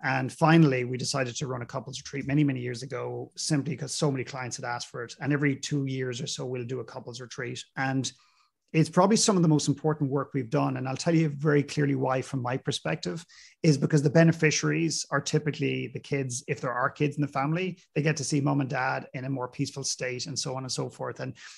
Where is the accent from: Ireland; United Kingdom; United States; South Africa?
Ireland; Ireland, my home country.